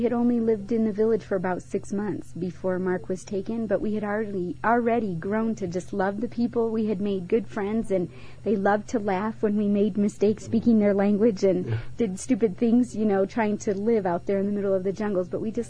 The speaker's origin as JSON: {"language": "English", "country": "Bolivia", "tie": "born or raised there", "said": "I grew up in Bolivia, South America. My parents are missionaries, and my grandparents also were missionaries."}